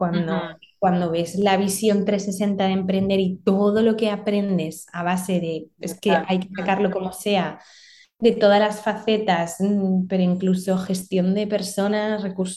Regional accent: Zaragoza, Aragon, Spain; also born or lived in Barcelona; Sí, a ver, realmente nosotros estábamos viviendo en Barcelona. Somos de Zaragoza, pero cuando nació la marca estábamos viviendo en Barcelona, pues por temas laborales de nuestros anteriores trabajos estábamos viviendo en Barcelona.

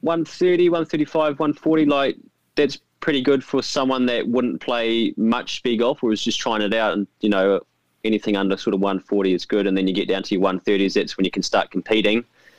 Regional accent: New Plymouth, Taranaki, New Zealand; So I'm originally from New Plymouth, and Mum and Dad just used to live across the road from Fitzroy Golf Club down in New Plymouth.

